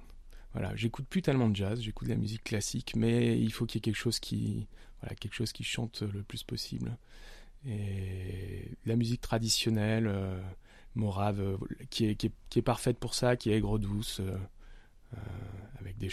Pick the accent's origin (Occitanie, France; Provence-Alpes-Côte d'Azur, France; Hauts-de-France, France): Provence-Alpes-Côte d'Azur, France; Nice; c'est que moi je viens de Nice